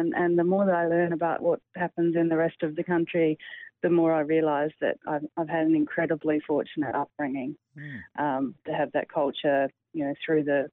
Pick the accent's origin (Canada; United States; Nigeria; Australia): Australia; Strahan, Tasmania; So my mob are Palawa. I'm from the west coast of Tasmania.